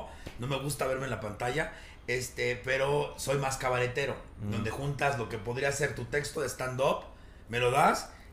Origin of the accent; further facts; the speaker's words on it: Mexico City, Mexico; born there; Yo nací en la colonia Jardín Balbuena.